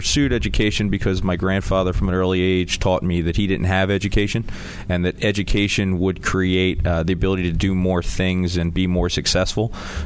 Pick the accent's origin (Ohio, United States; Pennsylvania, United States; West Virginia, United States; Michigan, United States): Pennsylvania, United States; Blue Bell; From Bluebell, Pennsylvania.